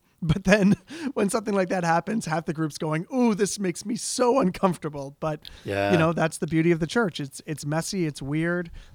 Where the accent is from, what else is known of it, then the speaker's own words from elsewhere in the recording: Hamilton, Ontario, Canada; I was raised in Hamilton, which is a city, but up in the suburbs of the city.